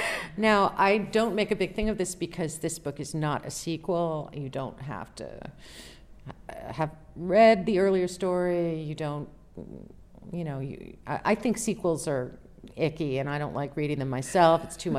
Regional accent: New York City, New York, United States; also born or lived in Princeton, New Jersey; my husband Paul and I moved from Princeton, New Jersey, where he teaches, into New York City 3 years ago. I'd grown up in New York, and so it was a homecoming for me.

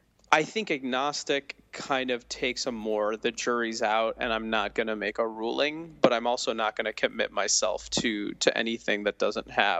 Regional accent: Downers Grove, Illinois, United States; I grew up in Downers Grove, Illinois. Darien is my hometown, but it's like close to the... It's a Chicago suburb.

